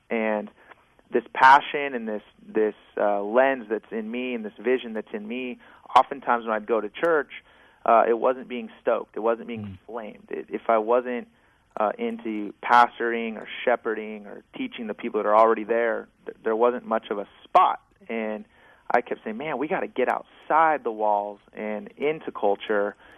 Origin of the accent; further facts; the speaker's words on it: Bellevue, Washington, United States; I'm originally from Bellevue, so I'm back in the Northwest.